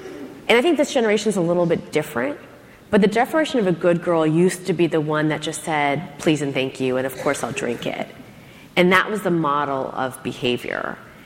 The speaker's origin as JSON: {"language": "English", "town": "Schaumburg", "region": "Illinois", "country": "United States", "tie": "born or raised there", "said": "I remember I was this Midwest girl that went to Schaumburg. Everybody in my hometown went to a community school or state college"}